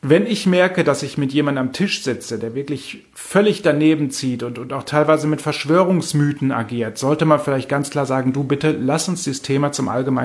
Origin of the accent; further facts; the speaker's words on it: Germany; Gerade als Deutscher dazwischen, der beides mitkriegt, lernt man sehr schnell auf einmal, dass viele Dinge, die wir in Deutschland als toll erachten, dann gar nicht toll sind